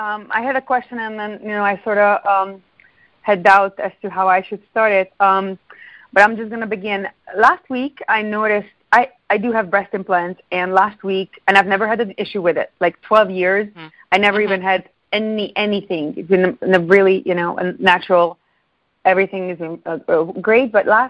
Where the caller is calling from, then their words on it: Ontario, Canada; Canada, yes. Yes, no, Canada.